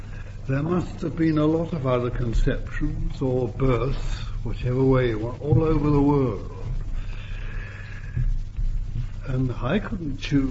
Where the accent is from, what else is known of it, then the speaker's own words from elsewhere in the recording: England, United Kingdom; got born again, it was so real that I gave up my nationality. Gave it up completely in my heart. I'm not an Englishman.